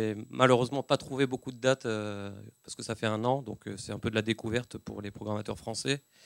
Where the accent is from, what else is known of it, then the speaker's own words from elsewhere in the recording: Bordeaux, Nouvelle-Aquitaine, France; je viens de Bordeaux, j'ai une agence de booking